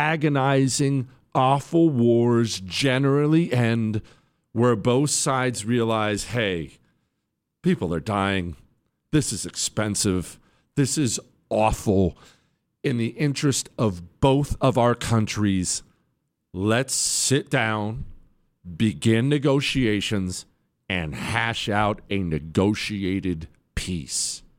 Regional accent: United States; I'm an American. And as an American, the only thing I will accept is unconditional surrender.

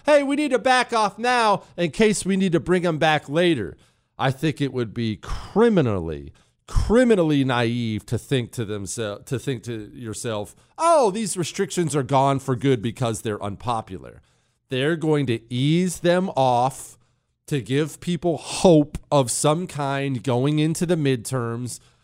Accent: Canada; And as a Canadian, I appreciate the support you show our trucker heroes. I'm a former Canadian infantryman.

